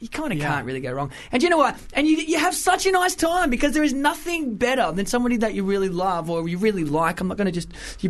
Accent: United Kingdom; accent: Australian; We're British. I am. I have an Australian accent, but I'm British as well.

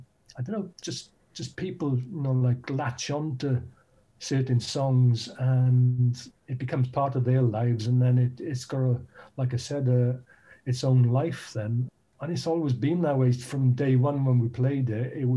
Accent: Wales, United Kingdom; for me, those classics still got fond memories of them growing up in Wales.

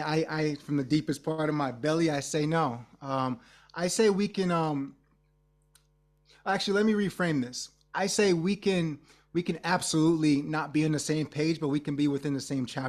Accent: New York, United States; You know, I grew up in New York and we kind of have a similar saying.

